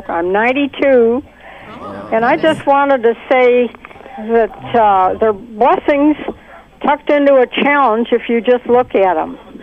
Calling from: North Palm Beach, Florida, United States; calling from North Palm Beach

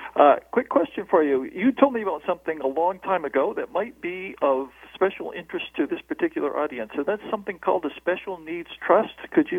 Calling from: Altamonte Springs, Florida, United States; Hey, Michael … from Altamont Springs.

